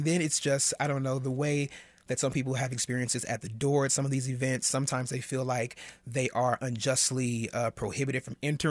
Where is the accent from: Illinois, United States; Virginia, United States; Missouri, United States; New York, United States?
Missouri, United States; Kansas City; I am born and raised in Kansas City, and in 2007 I went to D.C.